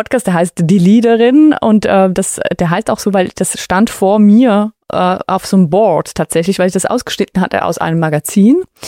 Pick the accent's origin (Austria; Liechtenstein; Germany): Liechtenstein; Ich bin aus Liechtenstein und darum tatsächlich in meinem Büro oder in meinem Studio in Liechtenstein.